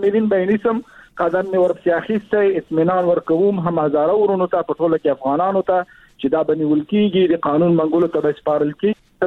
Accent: Bamyan, Afghanistan; زه شخصا د بامیان یم، یعنې بامیان کې مې تولد شوی ده، د هجرې کې مې ژوند کړی ده، کورنۍ مې هلته وه.

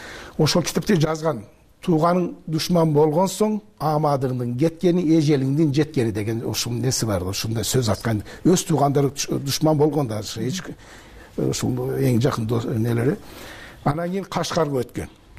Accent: Turkey; Биз ошол жерде дүйнөгө келдик, ошол жерде чоңойдук. Мен аны менин 2 жаш улуу агам, анан кийин менин карындашым Хатиже деген ал жерде чоңойдук.

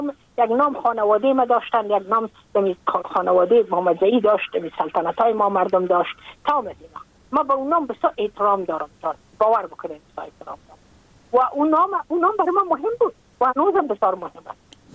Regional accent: Afghanistan; moved away as an adult; now in United States; از اینکه من که از افغانستان بقیم آمدم من اون سال بودم 28 ساله.

